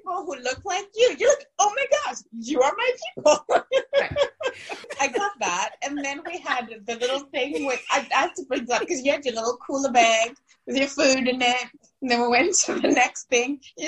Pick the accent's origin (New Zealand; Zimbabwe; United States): Zimbabwe; So I was born and raised in Zimbabwe, and I literally was born in a mud hut with no running water, no electricity.